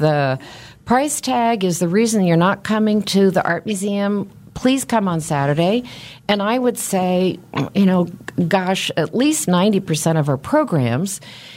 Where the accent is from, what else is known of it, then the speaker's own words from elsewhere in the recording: West Coast, United States; You know, I'm one of those Americans that moved growing up and moved as an adult, but I am a West Coast person, and I discovered that when I lived on the East Coast for 8 years.